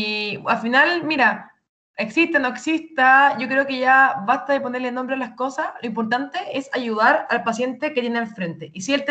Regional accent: Italy; yo soy italiana

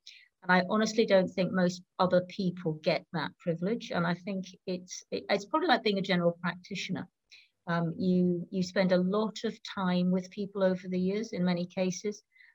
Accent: Glasgow, Scotland, United Kingdom; Well, I'm a Scot. I was born in Glasgow and I went and trained in Edinburgh

